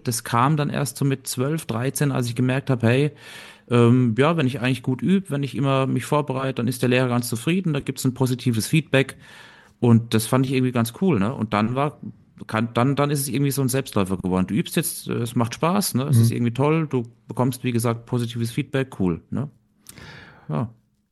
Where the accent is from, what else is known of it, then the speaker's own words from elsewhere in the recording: Bürgstadt, Bavaria, Germany; also einer der beiden aus dem kleinen Kaff Bürgstadt, wo ich herkomme, gibt's ja 2